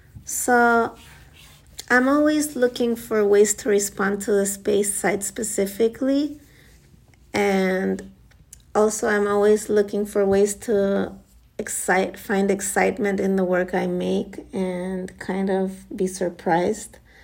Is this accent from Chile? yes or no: yes; Chile; now in New York City, United States; I am originally from Chile, South America, and I'm not used to that.